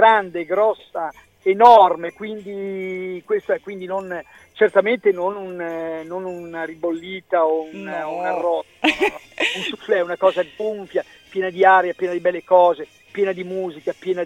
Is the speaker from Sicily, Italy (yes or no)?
no; Emilia-Romagna, Italy; siccome io sono emiliano, certo.